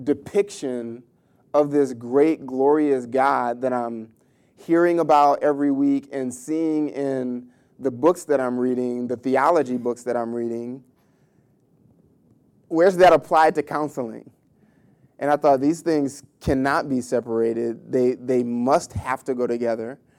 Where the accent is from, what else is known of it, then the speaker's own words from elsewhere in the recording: New Orleans, Louisiana, United States; moved away as an adult; also born or lived in Georgia; I'm from New Orleans originally, spent some time in Georgia at school. Upon graduation, moved to Arizona